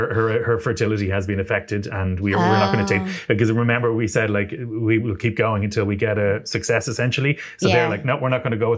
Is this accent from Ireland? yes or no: yes; Ireland; We came from Catholic Ireland as well.